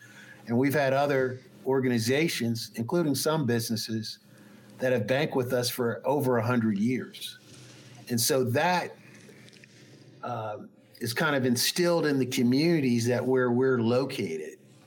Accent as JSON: {"language": "English", "town": "Wilmington", "region": "Delaware", "country": "United States", "tie": "born or raised there", "said": "I used to live in the North, lived in Wilmington, Delaware. I grew up in Wilmington, Delaware."}